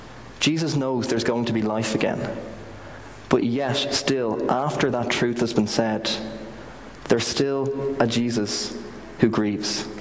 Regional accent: Ireland; As Irish people, I don't think we're very good at this.

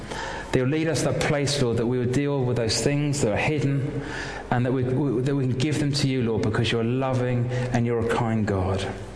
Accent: Chorleywood, East of England, United Kingdom; I remember growing up in Chorley Wood, and … was about 14 years old, and my dad invited him to begin to come traveling with him on ministry trips.

